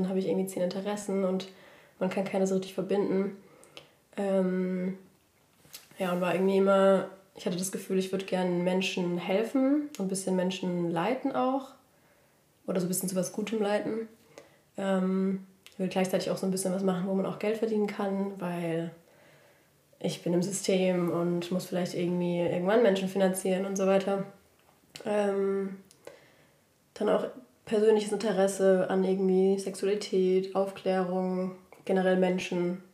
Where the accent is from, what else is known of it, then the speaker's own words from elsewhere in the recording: Bruchsal, Baden-Württemberg, Germany; also born or lived in Hamburg / Barcelona; now in Berlin, Germany; 26 und ich komme auch aus Bruchsal.